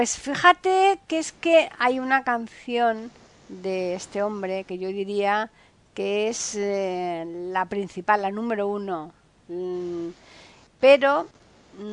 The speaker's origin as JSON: {"language": "Spanish", "region": "Andalusia", "country": "Spain", "lives_now": "Madrid, Spain", "said": "No, yo soy andaluza, pero que te quiero decir que como estoy aquí en Madrid"}